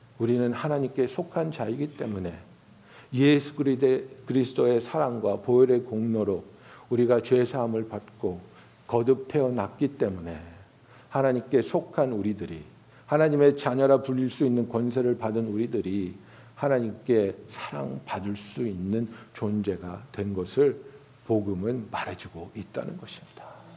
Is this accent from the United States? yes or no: yes; California, United States; now in New York, United States; 저는 뉴욕으로 이사 와서 그 문화적인 쇼크를 받은 게 뭐냐면 저는 캘리포니아에서 왔으니까 캘리포니아는 뭐 바닷가도 많고